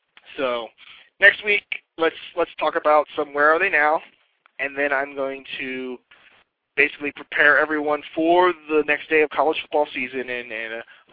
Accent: East Coast, United States; since I'm from the East Coast, it's a way to keep in touch with all of my friends who are football fans out there.

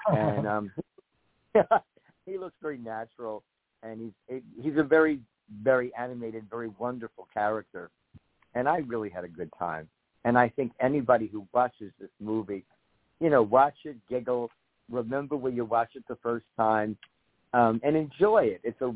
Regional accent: Uniondale, New York, United States; I grew up in Uniondale, Long Island, which is the home

